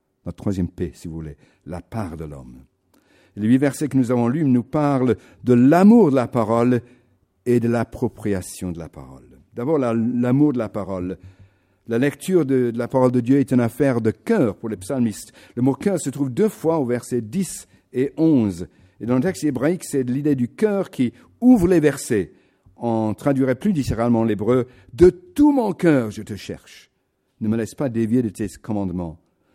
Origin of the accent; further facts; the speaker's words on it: England, United Kingdom; French is a second language; là en Angleterre, dans mon pays natal, où à 7 ans on chantait déjà